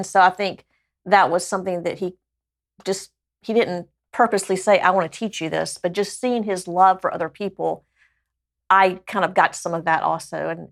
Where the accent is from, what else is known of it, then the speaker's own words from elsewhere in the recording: Georgia, United States; And I think growing up in South Georgia, that was, I mean, you know, we would be driving down a road and I would see, you know, little houses that don't even have paint on them.